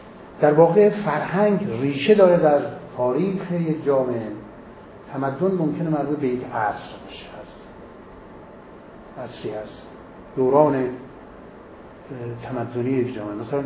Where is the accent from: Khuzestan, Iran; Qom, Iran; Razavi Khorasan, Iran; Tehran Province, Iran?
Razavi Khorasan, Iran; Mashhad; من از شهر مشهد هستم، متولد شهر مشهد هستم و من ایرانی هستم.